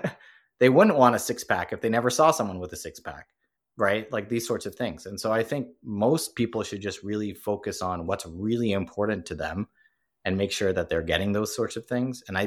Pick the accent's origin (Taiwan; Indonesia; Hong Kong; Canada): Hong Kong; also born or lived in New York, United States / Singapore / London, United Kingdom; my parents are from India. I was born in New York, grew up in Hong Kong, Singapore, and London.